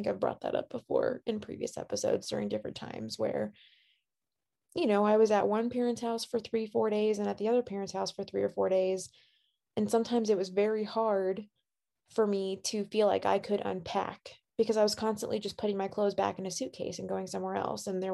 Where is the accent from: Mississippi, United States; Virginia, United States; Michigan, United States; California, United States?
Virginia, United States; Waynesboro; I grew up in Waynesboro, moved to Norfolk for a year on the coast, and then moved back to Waynesboro